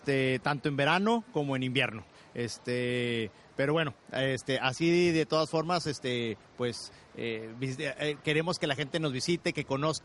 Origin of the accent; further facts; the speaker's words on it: Chihuahua, Mexico; Soy de Chihuahua, ¿no?